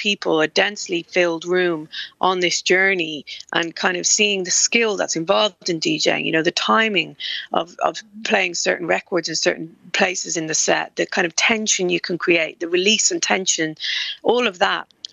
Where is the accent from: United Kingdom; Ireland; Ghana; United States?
Ireland; Dundrum, Leinster; moved away as an adult; I grew up in Dundrum and had a load of big brothers and sisters